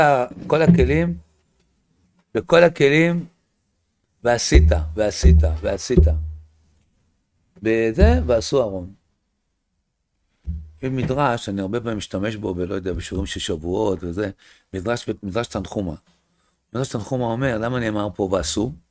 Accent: Tel Aviv, Tel Aviv District, Israel; איפה שאני גדלתי, היה מרכז הסמים בתל אביב. שם גדלתי.

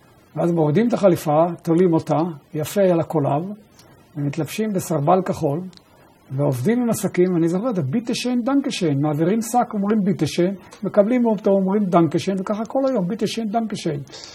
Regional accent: Kfar Shmaryahu, Central District, Israel; also born or lived in Sweden; וכך נולדתי בשוודיה, בגלל שבר ברגל. ואז עברנו משם לכפר שמריהו.

